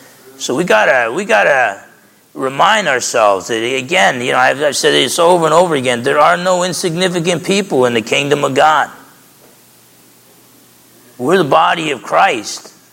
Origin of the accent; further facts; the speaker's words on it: New Jersey, United States; I was somewhat of an athlete growing up in New Jersey.